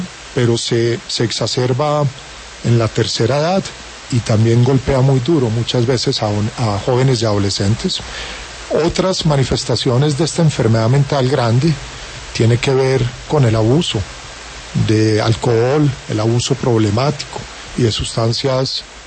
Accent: Colombia; como colombiano

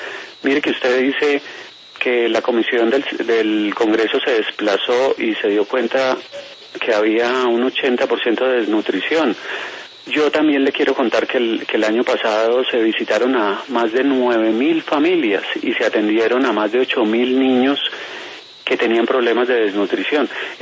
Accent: Colombia; como ciudadanos colombianos

